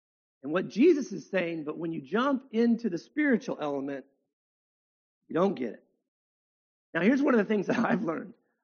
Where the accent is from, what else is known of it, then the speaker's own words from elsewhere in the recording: United States; I'm in control. I'm an American. I'm prideful.